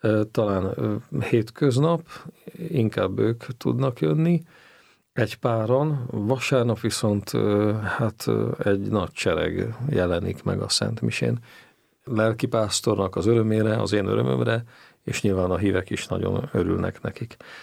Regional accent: Babindol, Nitra Region, Slovakia; Felvidékről származom, Zoborvidékről. Nyitra mellett található egy kis település, Bábindal. Ott nőttem föl, hagyományos keresztény katolikus kultúrában

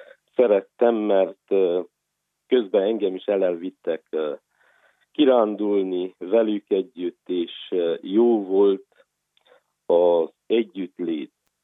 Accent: Brașov, Brașov County, Romania; Én Brassóba születtem 1978. április 15-én. Iskoláimat, tanulmányaimat Brassóban végeztem. Magyar iskolában jártam az Áprili Lajos Liceumban.

